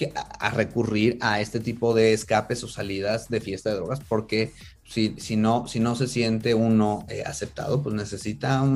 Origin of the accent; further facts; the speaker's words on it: Mexico; Porque, o sea, somos un grupo mexicano, ¿no?